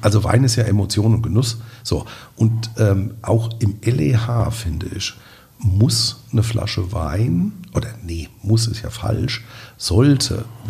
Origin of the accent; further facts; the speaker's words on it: Nierstein, Rhineland-Palatinate, Germany; Wir sind ja beide aus Nierstein.